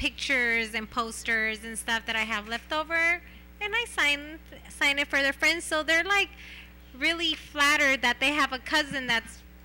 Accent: Corona, California, United States; Yeah, I grew up... I grew up in Corona, California.

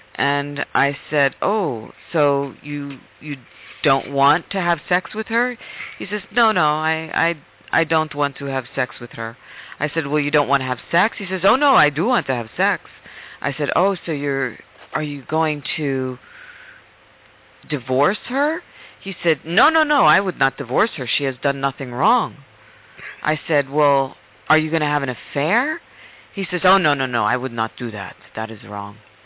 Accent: Philadelphia, Pennsylvania, United States; now in California, United States; He's actually from Rome, and I am actually from Philly, but we are in California.

